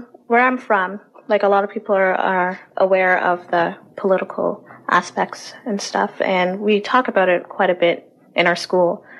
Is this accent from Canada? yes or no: yes; Oshawa, Ontario, Canada; So I'm speaking to … I'm 18, and I'm from Oshawa, Ontario.